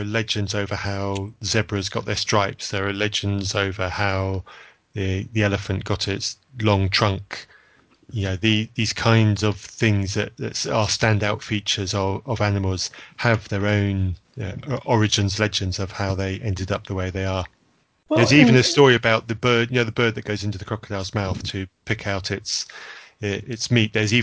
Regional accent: Zambia; And I've been, of growing up in Zambia, I've seen this

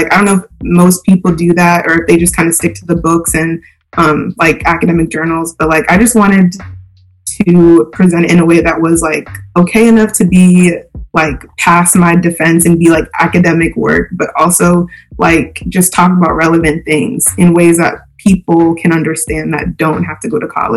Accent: Dover, Delaware, United States; so like I'm from Dover, Delaware.

